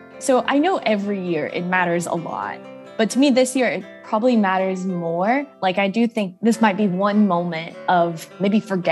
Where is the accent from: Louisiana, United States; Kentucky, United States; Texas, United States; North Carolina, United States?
Louisiana, United States; Cut Off; I'm from Cut Off, Louisiana.